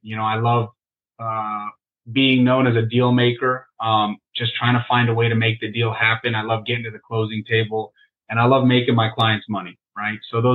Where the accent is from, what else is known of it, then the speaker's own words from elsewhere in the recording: Tampa, Florida, United States; So all that was available down here in Florida, and I'm from Tampa Bay